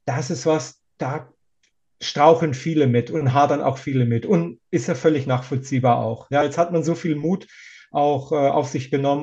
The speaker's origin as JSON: {"language": "German", "town": "Stuttgart", "region": "Baden-Württemberg", "country": "Germany", "said": "wie man bei uns in Stuttgart sagt"}